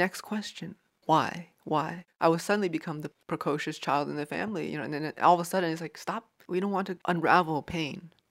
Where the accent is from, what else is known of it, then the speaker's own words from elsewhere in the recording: United States; it becomes very integral to me growing up in America